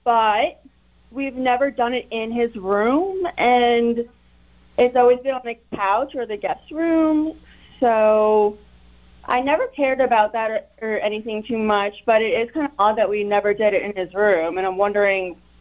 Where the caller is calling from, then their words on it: Chesapeake, Virginia, United States; I am calling from Chesapeake.